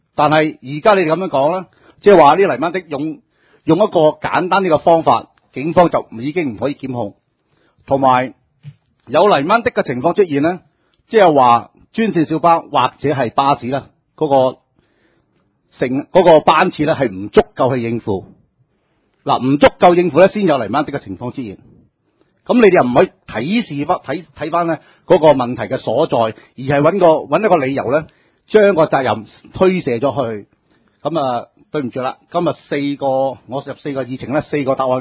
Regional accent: Yuen Long, New Territories, Hong Kong; 我在元朗土生土长。

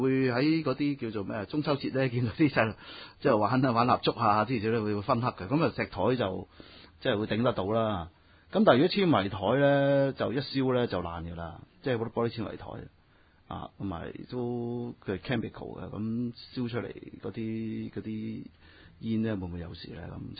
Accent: Hong Kong; 咁我哋香港嘅乒乓球手呢

